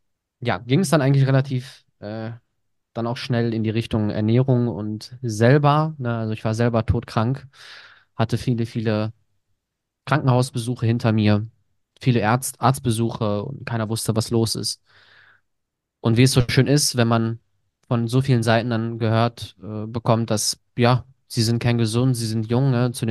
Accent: Germany; now in Greece; Ich bin 27 Jahre alt, komme aus Deutschland, aber gebürtig aus Griechenland und bin jetzt auch seit knapp fast 2 Jahren auch ausgewandert nach Griechenland

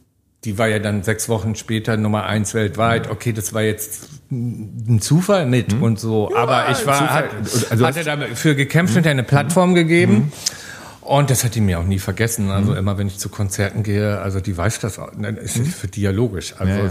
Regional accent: Hamburg, Germany; moved away as an adult; now in London, United Kingdom; ich bin ja in der Nähe von Hamburg aufgewachsen

